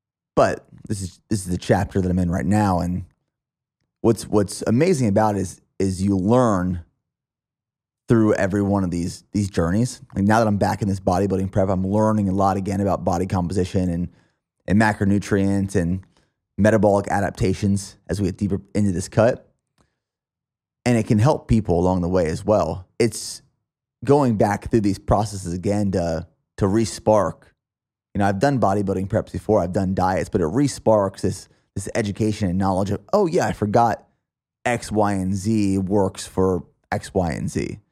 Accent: Pennsylvania, United States; accent: Pennsylvania; now in Texas, United States; Anyone who's from Pennsylvania knows as soon as they talk to me. And I don't think I have an accent. I was hoping that when I got to Texas, I was going to get a Texas accent.

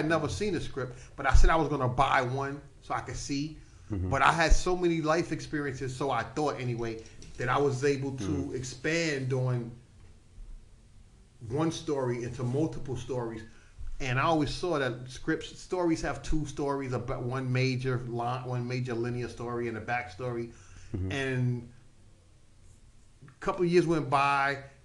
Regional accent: Bronx, New York, United States; Right. I'm from the Bronx.

